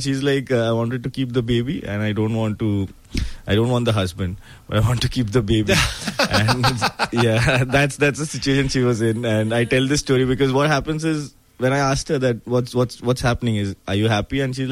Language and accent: English; Kolkata, West Bengal, India; now in Mumbai, India; Yeah, I grew up in Kolkata. I was born and brought up in Kolkata.